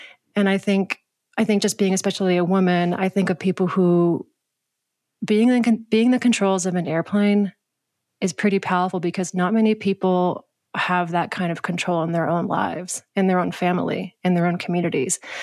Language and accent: English; New England, United States; I grew up in New England, which is a lot of rural woods and mountains and the Appalachians.